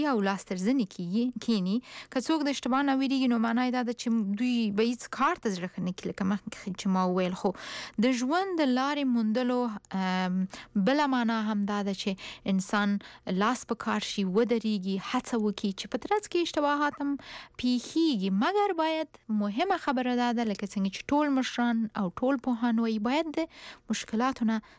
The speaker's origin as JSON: {"language": "Pashto", "region": "Paktia", "country": "Afghanistan", "said": "زه هم د پکتیا یم"}